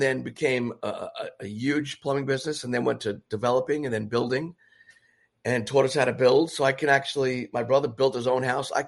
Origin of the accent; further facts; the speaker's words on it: Bronx, New York, United States; In the Bronx.